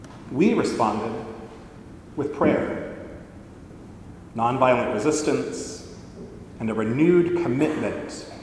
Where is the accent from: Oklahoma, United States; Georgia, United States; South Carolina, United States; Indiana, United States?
Indiana, United States; Now, there are a lot of Mennonites in northern Indiana. There's even a Mennonite seminary in my hometown.